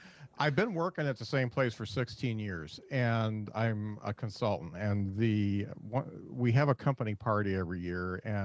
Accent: Mishawaka, Indiana, United States; I'm actually from Mishawaka, Indiana, which is right by South Bend, which is right by Notre Dame.

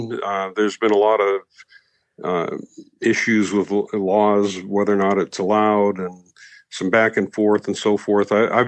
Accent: Boston, Massachusetts, United States; also born or lived in Italy; Well, I was actually born in Italy and lived in Europe till I was eight. So, well, my dad was working in Europe. So, but then after that, pretty much in the Boston area until I graduated college.

